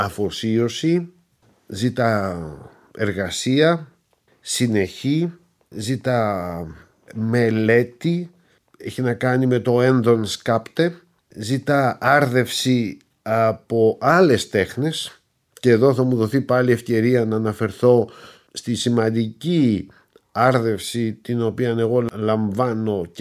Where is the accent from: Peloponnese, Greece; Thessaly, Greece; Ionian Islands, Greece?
Peloponnese, Greece; born there; Έλληνας, που γεννήθηκα στην Πελοπόννησο, που σπούδασα στην Αθήνα, που μιλάω την ελληνική γλώσσα, η οποία ήταν και η μόνη γλώσσα που ήξερα και μίλαγα, και τότε μάθαινα και γαλλικά.